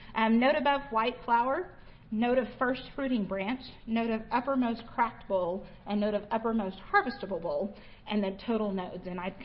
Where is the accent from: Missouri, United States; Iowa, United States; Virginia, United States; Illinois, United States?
Iowa, United States; now in West Texas, United States; So I came from Iowa, where cover crops were pretty big. Cover crops in Iowa were used to increase soil organic matter.